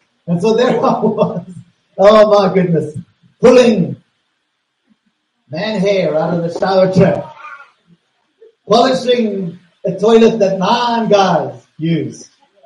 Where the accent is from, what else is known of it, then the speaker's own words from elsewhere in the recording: Southport, KwaZulu-Natal, South Africa; year after school, I came from Southport to Burger and for Bible school, for a year of Bible school.